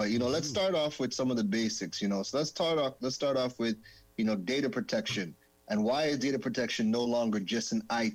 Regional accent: Canada; moved away; growing up in Canada and then moving to Trinidad

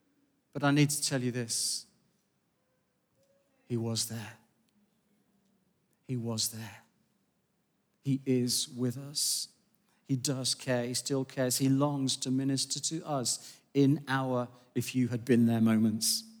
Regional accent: Manchester, North West England, United Kingdom; I was born and bred in Manchester. I'm allowed.

